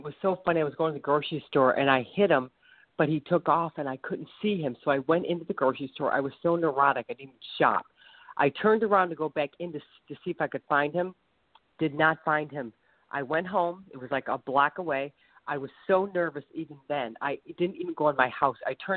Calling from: Ohio, United States; calling from Ohio.

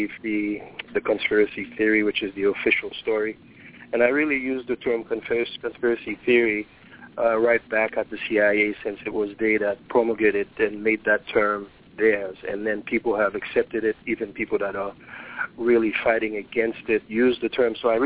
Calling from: New York, United States; I'm calling from New York.

